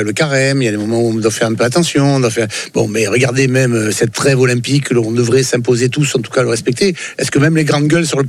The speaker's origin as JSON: {"language": "French", "region": "Provence-Alpes-Côte d'Azur", "country": "France", "said": "On n'est pas les Pacaïens, nous. On est des Provençaux, des Alpins, des Azuréens. On est des Sudistes, mais on n'est pas les Pacaïens."}